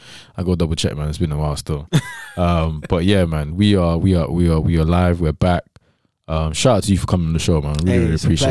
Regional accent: Nigeria; those that know me know I grew up in Nigeria

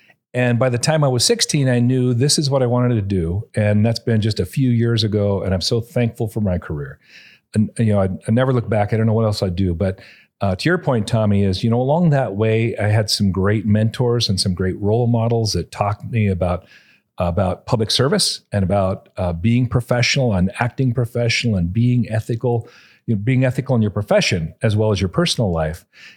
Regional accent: Caldwell, Idaho, United States; Over outside of Caldwell.

